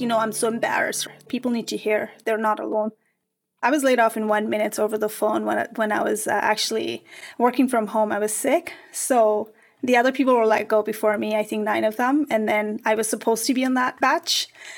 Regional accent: Nepal; So I decided to go volunteer back home. I'm from Nepal.

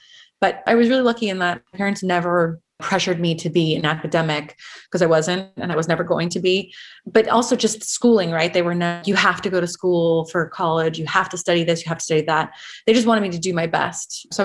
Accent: Los Angeles, California, United States; I grew up in San Fernando Valley, specifically Van Nuys.

